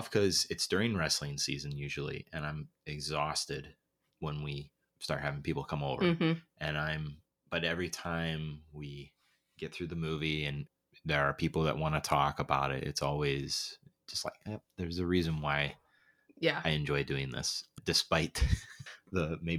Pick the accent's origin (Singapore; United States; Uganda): United States; Fort Wayne, Indiana; I'm from Fort Wayne, and so it's just predominantly, like you said, cornfields.